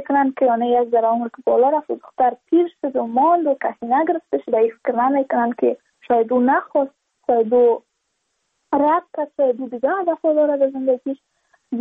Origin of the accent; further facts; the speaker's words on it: Badakhshan, Afghanistan; چون ما از بدخشان هستیم، یعنی منطقای دور دستش،